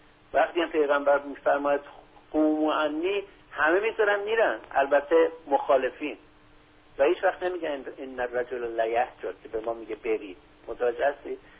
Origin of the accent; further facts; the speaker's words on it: Iran; گفتم من ایرانی هستم. گفت سنی هستی یا شیعه؟ گفتم شیعه هستم.